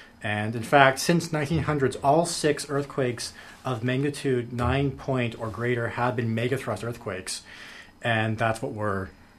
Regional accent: Vancouver, British Columbia, Canada; growing up in the Vancouver area

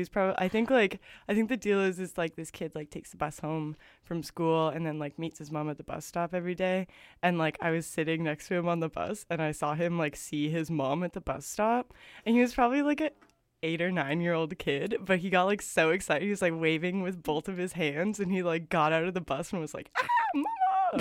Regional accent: Calgary, Alberta, Canada; Mm-hmm. My hometown.

